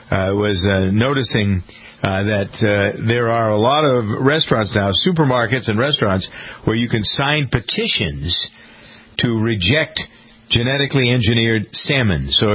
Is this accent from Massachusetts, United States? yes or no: yes; Framingham, Massachusetts, United States; now in Los Angeles, United States; One of the things that's going on here in Framingham, my hometown, tomorrow I'll be back in Los Angeles.